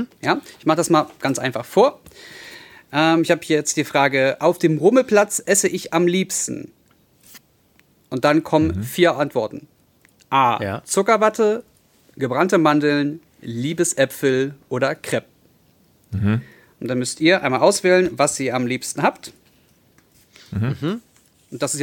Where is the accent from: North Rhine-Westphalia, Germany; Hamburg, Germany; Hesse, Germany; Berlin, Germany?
Berlin, Germany; als Berliner, Berliner, der in Neukölln groß geworden ist, beziehungsweise 14 Jahre lang gelebt hat